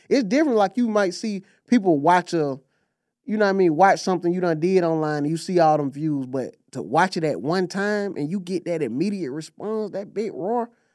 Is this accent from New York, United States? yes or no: no; Atlanta, Georgia, United States; Yeah, I'm from Atlanta, yeah.